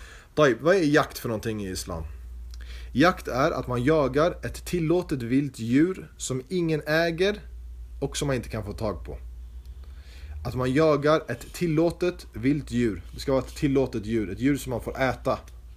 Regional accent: Stockholm, Stockholm County, Sweden; jag känner inte till så många andra städer utan jag kommer från Stockholm själv.

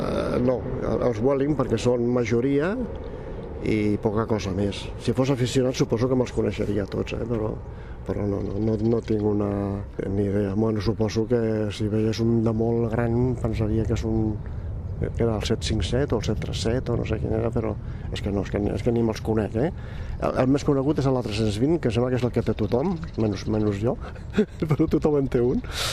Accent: Barcelona, Catalonia, Spain; Perquè jo soc del barri de Sants, de Barcelona

